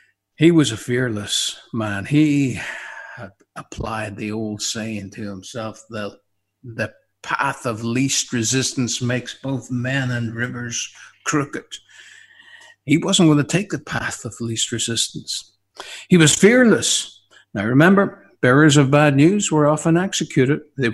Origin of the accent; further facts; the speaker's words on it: Maghera, Northern Ireland, United Kingdom; I remember, I'm from Mahara. I've told you that nearly every week. Mahara in County Derry, Londonderry, Northern Ireland.